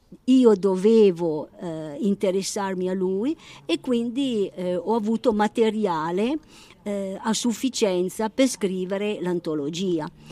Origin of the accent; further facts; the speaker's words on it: Montalto Dora, Piedmont, Italy; born there; Ma innanzitutto lui, come me, siamo nati a Montalto d'Oro.